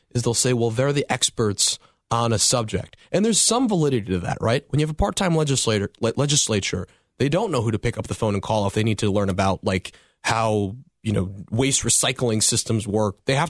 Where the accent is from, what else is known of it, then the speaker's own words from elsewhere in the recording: Trumbull, Connecticut, United States; I grew up here in Trumbull, and I, you know, like.